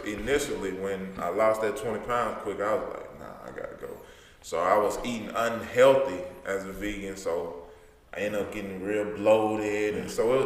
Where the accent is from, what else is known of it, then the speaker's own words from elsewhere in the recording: the South, United States; I was raised in the South too. So when we're raised in the South, our eating habits that we're taught from a young age mess us up